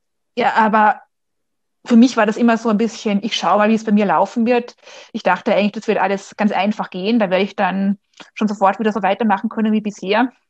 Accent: Vienna, Austria; Ich bin aus Österreich, aus Wien. Hört man vielleicht auch.

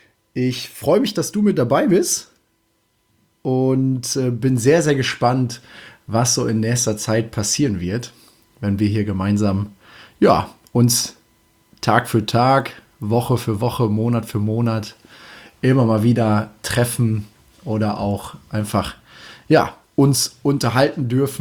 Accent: Germany; ein Begriff, der, ich glaube, irgendwo aus dem Ruhrgebiet oder aus dem Münsterland, Emsland, irgendwo aus der Richtung auf jeden Fall kommt. Und das Schöne dabei ist, das ist meine Heimat.

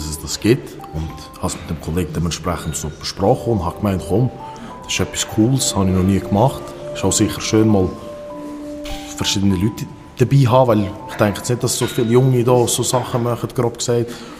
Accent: Switzerland; born there; Ich bin 23. Ich komme ursprünglich aus dem Kosovo. Ich bin hier aber geboren. Ich wohne auch in Wiken, also in Wikon.

